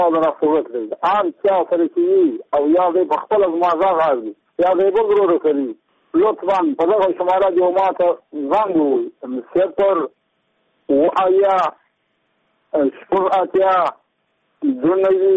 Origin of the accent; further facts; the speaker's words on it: Badghis, Afghanistan; زه په خپله د بادغیس د ولایت یم د مقر د ولسوالۍ یم